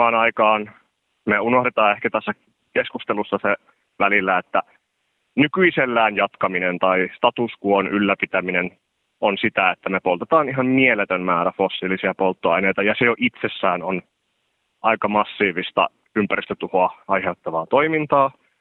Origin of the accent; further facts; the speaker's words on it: Rovaniemi, Lapland, Finland; now in Helsinki, Finland; kun minä olen vaikka kotoisin Rovaniemeltä ja nykyään olen Helsingissä asuva opiskelija